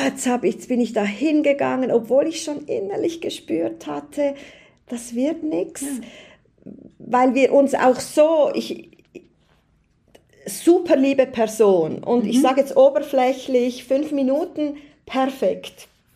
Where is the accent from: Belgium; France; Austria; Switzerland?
Switzerland; für mich als Schweizerin, was ist ein Angang?